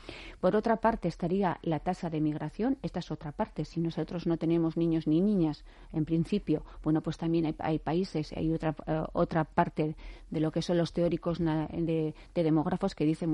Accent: Basque Country, Spain; vernos como vascos y como vascas que somos.

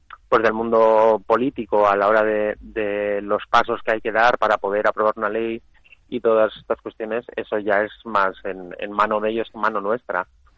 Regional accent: Basauri, Basque Country, Spain; en Basauri, por ejemplo, que es mi pueblo

